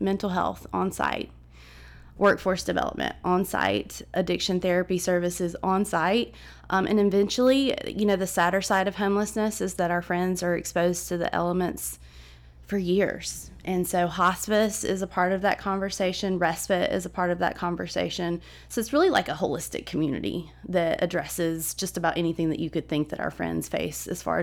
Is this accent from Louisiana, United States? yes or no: no; Southside, Alabama, United States; I grew up in Southside, Alabama, which is a little town in Gadsden, which most people are pretty well familiar with.